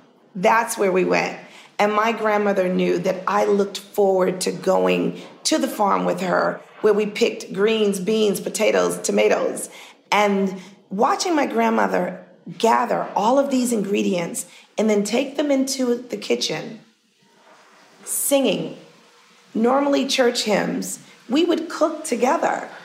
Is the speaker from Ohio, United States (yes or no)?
no; Harlem, New York, United States; Growing up in Harlem, every summer, what we did is the day that school ended, the next day, my mom, dad, brother, sister, and I would all pack into the car